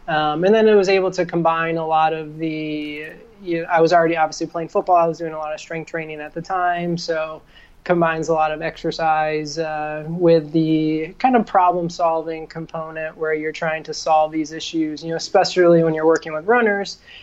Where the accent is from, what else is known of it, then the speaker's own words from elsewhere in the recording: New York, United States; now in Los Angeles, United States; I grew up in upstate New York near Syracuse, so much, much colder and snowier than it is here in February in Los Angeles right now